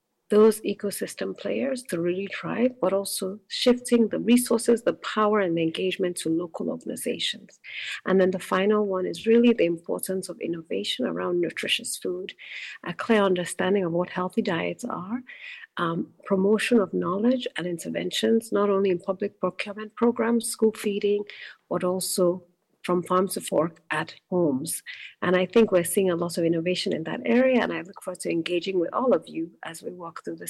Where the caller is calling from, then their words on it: New York, United States; Hi, great to be here. I'm calling in from New York.